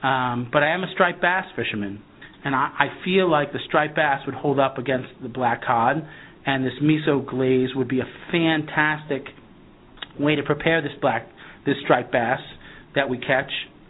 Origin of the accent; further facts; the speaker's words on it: New England, United States; Now, I'm from New England, so black cod is a very difficult fish to come across, typically a Pacific fish.